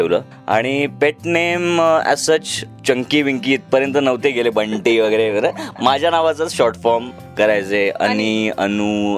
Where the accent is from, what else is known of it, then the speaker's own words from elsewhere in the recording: Mumbai, Maharashtra, India; also born or lived in Ahmedabad; जन्म झाला अहमदाबादला, कारण माझ्या आईच्या वडिलांची आजोबांची ट्रान्सफर त्यावेळेस अहमदाबाद, त्यामुळे कोइन्सिडेंटली माझा जन्म फक्त अहमदाबादला झाला, पण मी 3 दिवसातच मुंबईला परत आलो।